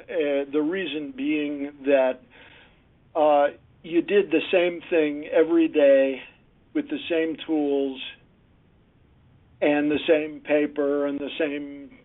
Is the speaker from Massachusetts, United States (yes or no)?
no; Chicago, Illinois, United States; Well, I grew up in Chicago. I was an only child.